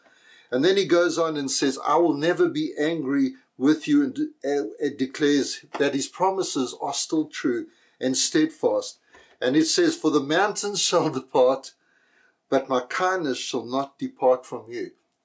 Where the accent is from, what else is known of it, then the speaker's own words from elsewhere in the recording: South Africa; Growing up in South Africa